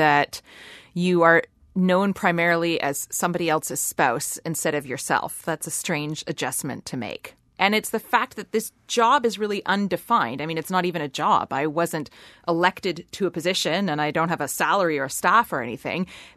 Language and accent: English; Canada; born or raised there; now in Iceland